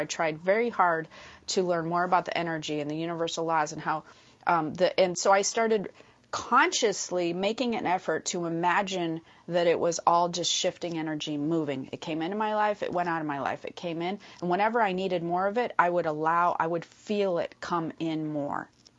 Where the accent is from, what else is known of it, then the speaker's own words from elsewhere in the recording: Midwest, United States; especially because we come from the Midwest, and I cannot, the work hard for every single dollar and train your kids to value the dollar is, I mean, that is the heart and soul of that place